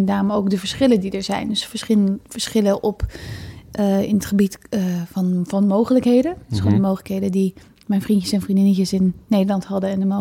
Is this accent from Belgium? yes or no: no; Kenya; Dutch is a second language; Ik sprak gebrekkig Nederlands. Ik ben grotendeels natuurlijk Engels opgevoed of opgegroeid. Dus ik denk wel, dat was heel... als ik daarop terugkijk, dan denk ik, ja, ik leefde echt een beetje in twee werelden. Enerzijds in de natuur en in Afrika. Weet je, in Kenia